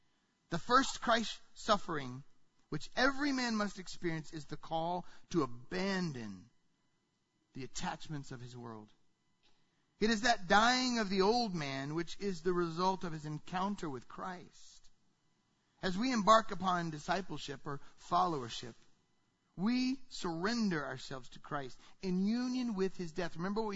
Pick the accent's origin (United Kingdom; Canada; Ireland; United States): United States; because I'm an American and it's pretty easy to be who I am